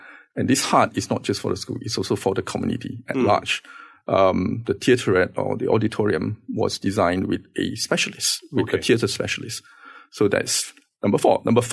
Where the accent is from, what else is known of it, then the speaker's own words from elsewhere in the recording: Malaysia; And being Malaysian and being quite diverse in culture